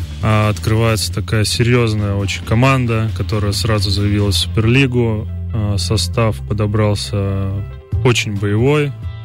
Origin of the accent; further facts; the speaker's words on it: Saint Petersburg, Russia; Конечно, мне как коренному петербуржцу